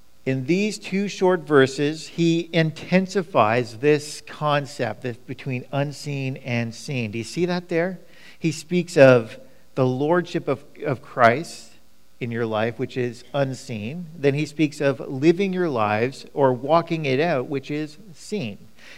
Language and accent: English; Ottawa, Ontario, Canada; when I growing up in Ottawa and I worked in downtown Ottawa